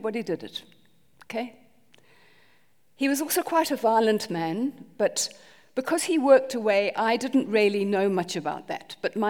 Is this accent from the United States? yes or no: no; England, United Kingdom; I was born and brought up in England in a lovely, sweet English family.